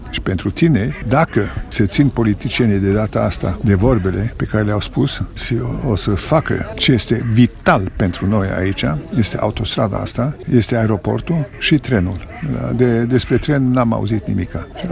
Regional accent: Moldavia, Romania; Eu sunt moldovean și mă doare foarte mult ca Moldova să nu aibă un kilometru de autostradă

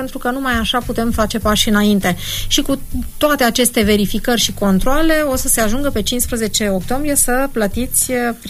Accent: Romania; nu mi se impun doar nouă, că suntem români.

